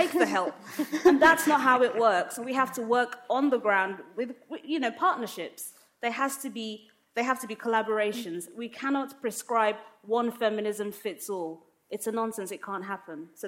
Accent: Nigeria; like I said, I'm Nigerian. I got my passport a few years ago, so it's official.

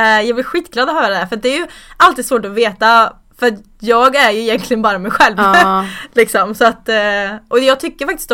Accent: Värmland, Sweden; accent: Värmland dialect; now in Stockholm, Sweden; Jag är faktiskt uppväxt utanför Karlstad i en liten by kan man väl säga.

